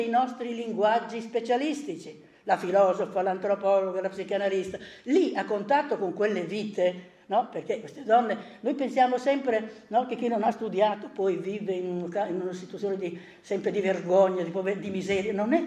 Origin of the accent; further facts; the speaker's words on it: Emilia-Romagna, Italy; io vengo dalla Romagna, due genitori, due ballerini di liscio eccezionali